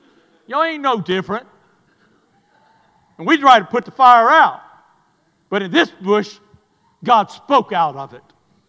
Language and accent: English; Sanford, Alabama, United States; I came from Sanford, Alabama. And it got its name because of what is there.